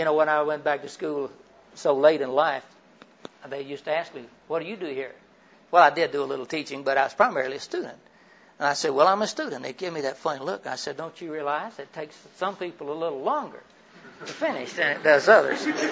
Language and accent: English; Florida, United States; No, I grew up in Central Florida. And that's where the real natives are.